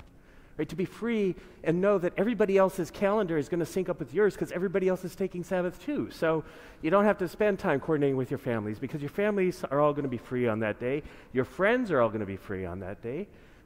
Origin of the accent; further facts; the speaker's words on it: Canada; now in United States; And I didn't realize this until I came from Canada, right?